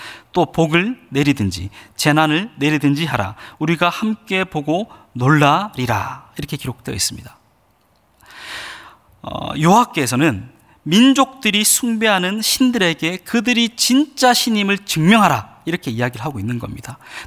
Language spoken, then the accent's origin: Korean; Samcheonpo, South Gyeongsang, South Korea; born there; moved away as an adult; 저는 삼천포라는 그 도시에서 태어났습니다. 제가 20살에 처음 서울이라는 곳에 와봤는데